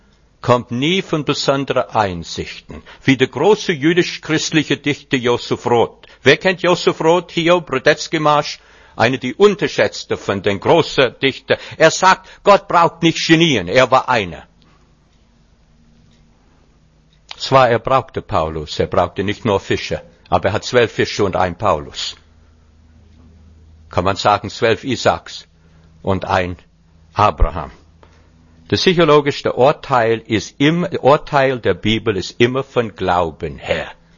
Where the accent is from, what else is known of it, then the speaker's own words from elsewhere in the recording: United States; now in Germany; Ich bin keine Patriot, ich lebe hier in Deutschland, ich bin keine, die mit einer Fahne das. Aber ich bin Amerikaner geblieben